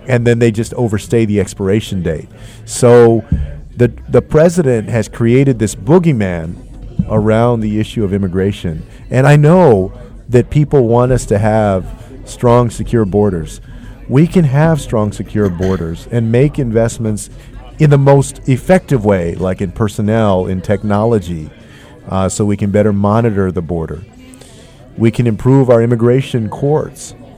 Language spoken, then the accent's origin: English; San Antonio, Texas, United States; Like, I grew up in San Antonio, which is about 4 hours away from the U.S.-Mexico border. I was the mayor of that city.